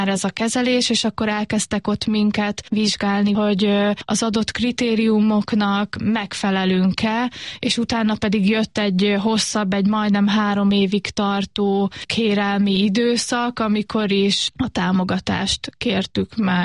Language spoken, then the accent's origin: Hungarian; Paks, Tolna, Hungary; mi egy kisebb városban nőttünk fel, Paks, és teljes mértékig integráltan.